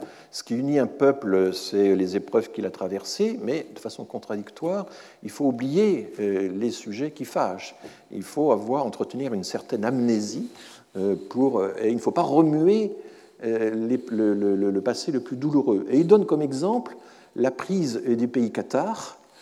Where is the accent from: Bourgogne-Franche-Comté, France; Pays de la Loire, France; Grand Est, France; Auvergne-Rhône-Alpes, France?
Grand Est, France; moi, en tant qu'Alsacien, il existe toute une littérature en Alsace